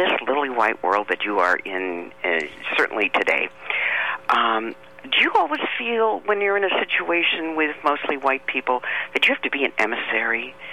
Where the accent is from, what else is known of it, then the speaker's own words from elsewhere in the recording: Milwaukee, Wisconsin, United States; I grew up in the Midwest in Milwaukee, and my husband is from Ohio, so I've been to Akron.